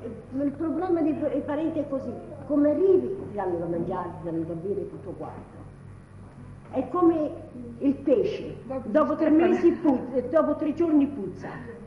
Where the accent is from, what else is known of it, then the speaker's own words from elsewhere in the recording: Scotland, United Kingdom; vengo dalla Scozia